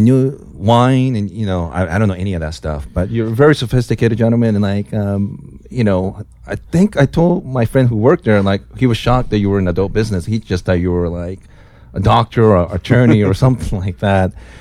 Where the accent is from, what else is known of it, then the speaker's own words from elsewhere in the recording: Japan; And I'm from Japan